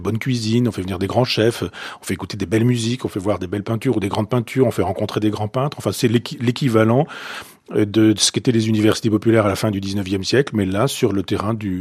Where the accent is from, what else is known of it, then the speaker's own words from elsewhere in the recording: Chambois, Normandy, France; born there; Et puis, je me suis replié sur mon village natal, à 12 km, Chambois.